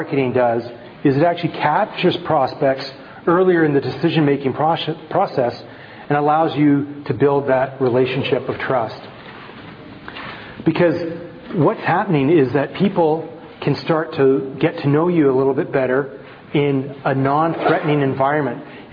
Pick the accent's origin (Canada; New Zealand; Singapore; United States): Canada; accent: Canadian; You probably had a bit more of a feel to how I sounded and my Canadian accent and that before actually meeting me face to face.